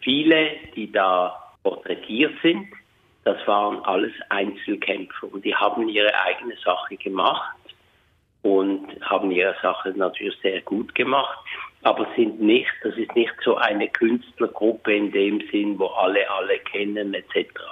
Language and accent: German; Switzerland; also ich bin ja aus der Schweiz und lebe auch dort